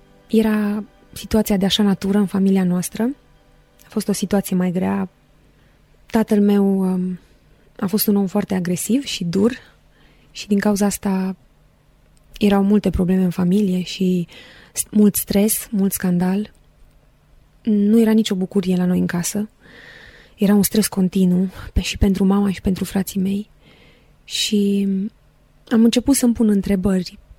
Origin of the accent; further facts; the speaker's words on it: Cugir, Alba County, Romania; now in Bucharest, Romania; am 26 de ani, sunt din Cugir, județul Alba, am absolvit facultatea de limbi străine la Sibiu și în prezent lucrez ca și misionară în București printre studenți.